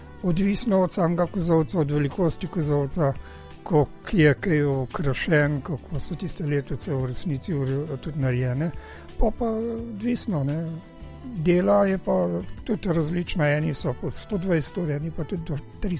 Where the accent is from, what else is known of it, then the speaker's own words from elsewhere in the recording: Ljubljana, Slovenia; now in Moravče, Slovenia; Ja, Ljubljančan sem. Ja, preseljen sem v Moravče.